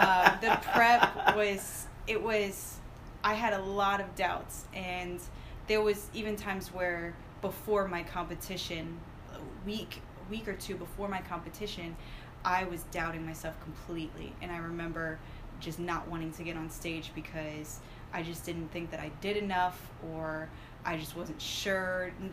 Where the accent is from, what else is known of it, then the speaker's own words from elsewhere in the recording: Orlando, Florida, United States; also born or lived in New York; So I was born in New York, and I lived there for a few years and raised in Orlando, Florida. So I'd typically normally say that I'm from Florida.